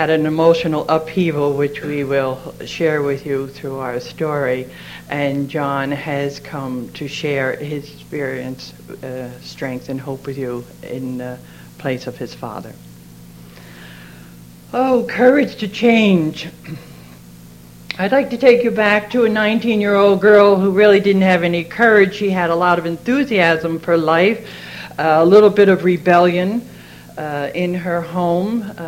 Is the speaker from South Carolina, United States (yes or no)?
no; Beacon, New York, United States; I am from Beacon Fishkill, New York.